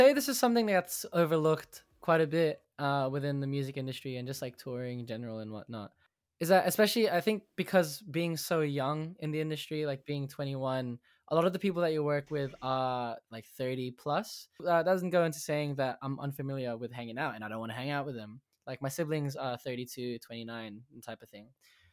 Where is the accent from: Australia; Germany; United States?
Australia; Mount Druitt, New South Wales; I come from Western Sydney, so which is a pretty far ways off away from the city. It's called Mount Druitt. It was on the TV show called Struggle Street.